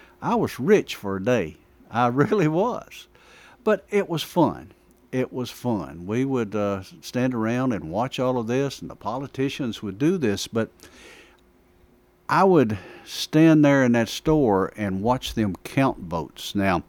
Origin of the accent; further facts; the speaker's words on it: Versailles, United States; I can remember as a kid back in, I grew up in Versailles.